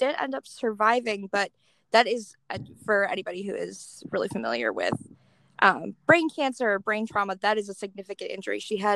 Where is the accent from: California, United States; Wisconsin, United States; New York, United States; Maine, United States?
Wisconsin, United States; Milwaukee; moved away as an adult; now in Michigan, United States; No, I'm a Michigan transplant. Okay. I am from Milwaukee, Wisconsin originally.